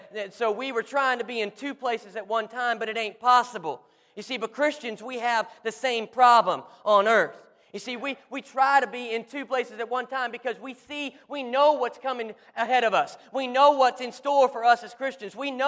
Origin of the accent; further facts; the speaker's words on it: Missouri, United States; I'm from Missouri, and we went there at 8 o'clock in the morning.